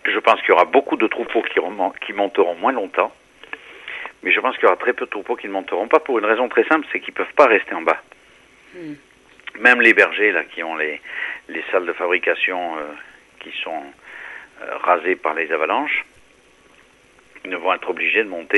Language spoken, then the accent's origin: French; Nouvelle-Aquitaine, France; On a 150 estives chez nous, en Béarn.